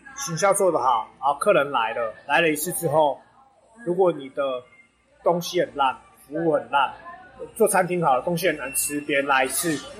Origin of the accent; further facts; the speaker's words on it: Taipei, Taiwan; 因为小时候在台北市长大